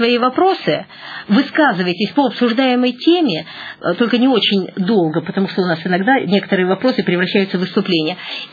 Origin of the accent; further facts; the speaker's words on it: Siberia, Russia; Вы сибиряк, я сибирячка.